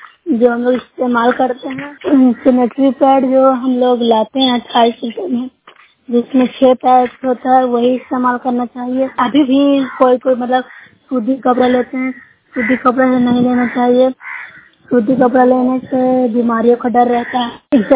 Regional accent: Bihar, India; मैं नौसरा ब्लॉक से हूँ, जिला नालंदा की निवासी।

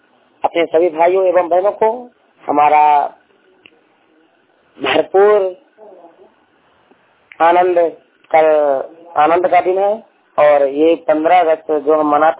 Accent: Judiya, Madhya Pradesh, India; मैं कक्षा 11 में पढ़ाई करता हूँ और मेरा गांव ग्राम जुड़िया पोस्ट बोला तहसील व्यवहारी ग्राम जुड़िया पोस्ट बोला थाना बांसागर तहसील व्यवहारी डेरा साइड और मध्य प्रदेश।

